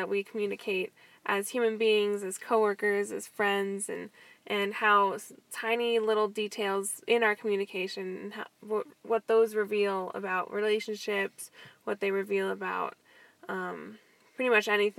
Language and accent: English; Colorado, United States; Growing up in Colorado, it was always a great opportunity.